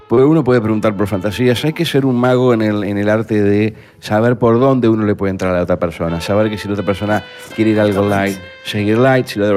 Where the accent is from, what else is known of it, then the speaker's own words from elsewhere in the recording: Uruguay; now in United States; Era uruguayo, ya no soy más. Soy estadounidense.